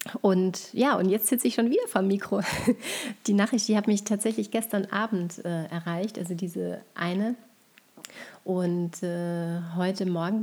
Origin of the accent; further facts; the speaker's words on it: St. Johann in Tirol, Tyrol, Austria; in meinem Heimatort in St. Johann in Tirol